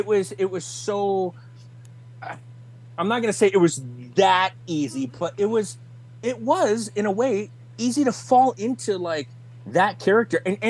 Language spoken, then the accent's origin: English; Los Angeles, California, United States; Even though I grew up in Los Angeles, people are like, well, you should be used to the heat.